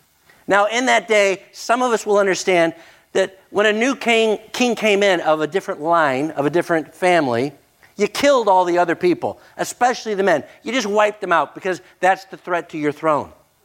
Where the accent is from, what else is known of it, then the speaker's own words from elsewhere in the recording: Texas, United States; born there; being born in the United States and West Texas.